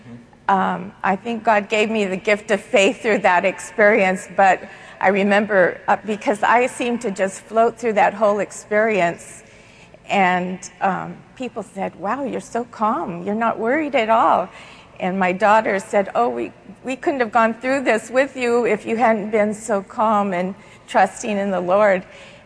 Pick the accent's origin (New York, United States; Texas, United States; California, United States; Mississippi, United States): California, United States; Buena Park; I grew up in the First Baptist Church of Buena Park.